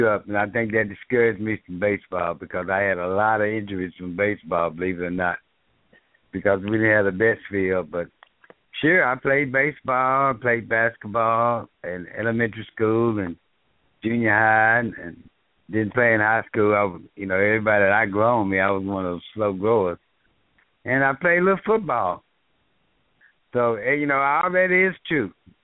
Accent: Dallas, Texas, United States; I grew up in South Dallas, and it was Eckstein Park. It was just a block and a half from my house

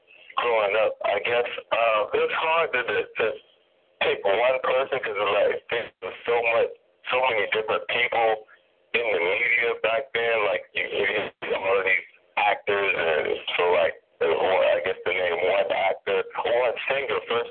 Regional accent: Virginia, United States; I was born in North Virginia. And there I was raised by my mom.

